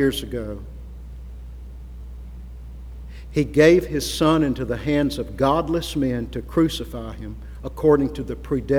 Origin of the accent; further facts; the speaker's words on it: Gadsden, Alabama, United States; And he actually came through my hometown, Gadsden, Alabama, in the early 20s and held revivals.